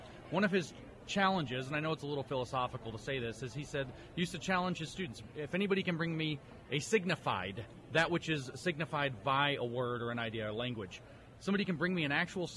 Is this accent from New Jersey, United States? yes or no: no; Tennessee, United States; I grew up in East Tennessee and I decided near the end of my time in high school I wanted to be a physicist.